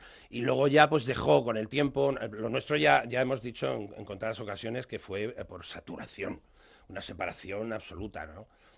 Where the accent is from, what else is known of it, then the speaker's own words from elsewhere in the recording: Brazatortas, Castilla-La Mancha, Spain; Sí, Brazatorta, mi pueblo, podría haber sido mi pueblo.